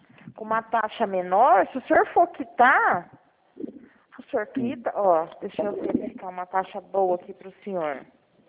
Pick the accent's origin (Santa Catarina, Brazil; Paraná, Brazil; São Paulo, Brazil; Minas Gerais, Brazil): São Paulo, Brazil; Araçatuba; eu sou aqui de Araçatuba mesmo, viu?